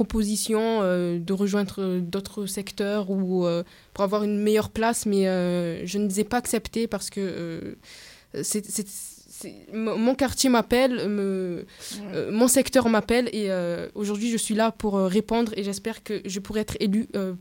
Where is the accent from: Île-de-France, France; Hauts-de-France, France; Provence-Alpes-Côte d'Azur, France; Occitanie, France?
Provence-Alpes-Côte d'Azur, France; Marseille; je suis issue des quartiers nord de Marseille. Plus précisément la Castellane.